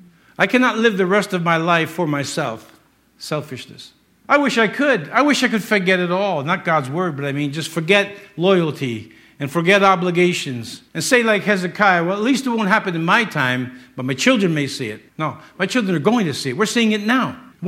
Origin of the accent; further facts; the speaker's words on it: Ireland; and I'm Irish, and I know he didn't do anything bad to the Italians.